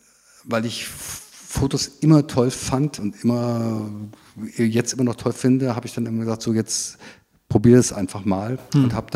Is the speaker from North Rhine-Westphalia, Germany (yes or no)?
no; Kassel, Hesse, Germany; Ich komme aus der Nähe von Kassel